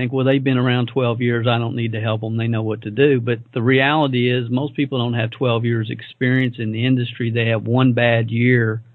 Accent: the South, United States; accent: Southern; I apologize that you made them listen to my Southern accent all the way down there and back.

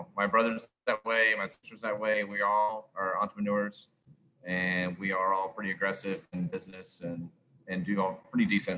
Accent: Houston, Texas, United States; Yeah, I grew up in Houston, and then I went off to high school in Beaumont, Texas.

